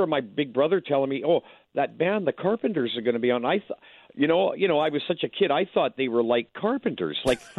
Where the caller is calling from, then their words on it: Canada; I'm calling from Canada.